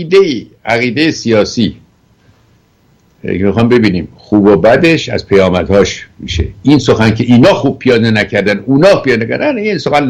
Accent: Iran; ما که ایرانی هستیم و اینقدر مدنیت داریم

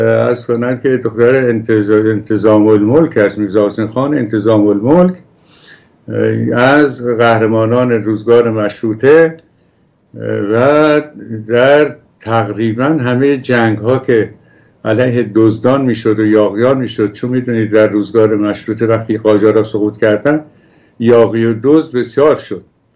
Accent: Dareh, Isfahan, Iran; born there; این ده ما که من در اونجا به دنیا آمدم اسمش دره. در این دور در واقع یه چیز حدود 42 کیلومتر با گلپایگان فاصله داره و ما در نزدیکی خونسار و وانشون هستیم، یعنی بودیم، و من اونجا به دنیا آمدم.

